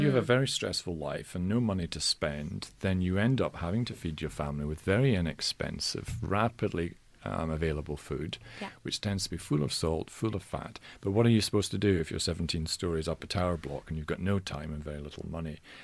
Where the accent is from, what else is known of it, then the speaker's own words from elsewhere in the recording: Scotland, United Kingdom; I'm Scottish in origin